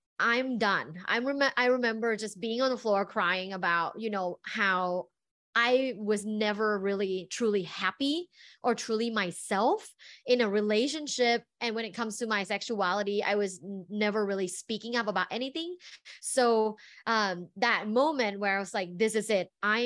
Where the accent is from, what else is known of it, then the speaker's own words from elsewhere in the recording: Thailand; So I grew up in Thailand in a very like sexually repressed environment.